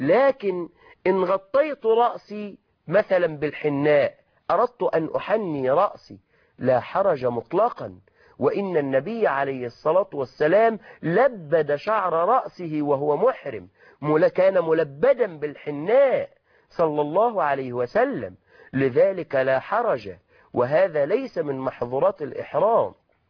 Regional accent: Egypt; الذي يسميه البعض عندنا في مصر حذاء برقبة يغطي الكعبين

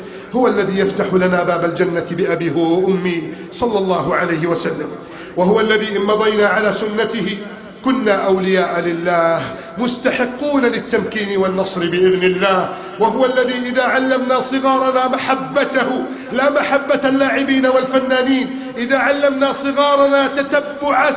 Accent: Egypt

